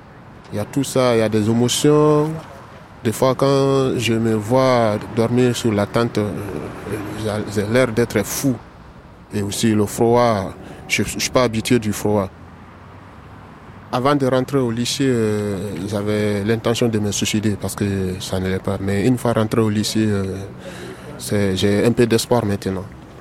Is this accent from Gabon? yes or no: no; Guinea; now in Paris, France; J'ai 18 ans. Je viens de la Guinée-Conakry.